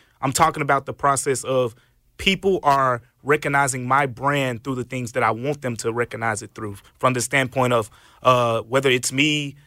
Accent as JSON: {"language": "English", "town": "Memphis", "region": "Tennessee", "country": "United States", "tie": "born or raised there", "said": "I'm born and raised in Memphis, but I went to school in Knoxville."}